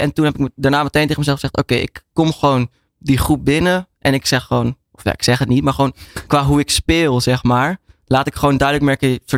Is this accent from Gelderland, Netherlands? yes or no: yes; Nijmegen, Gelderland, Netherlands; En ik kom dan uit Nijmegen, dus dichtstbijzijnd is Arnhem.